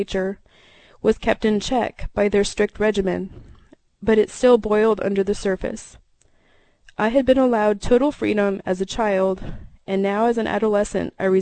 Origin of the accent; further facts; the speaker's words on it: Alaska, United States; As I thought back on my childhood growing up in Alaska, I realized that was very true.